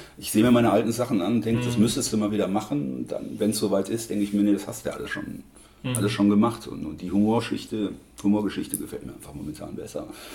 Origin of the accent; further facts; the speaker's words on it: Heidelberg, Baden-Württemberg, Germany; ich komme aus Heidelberg.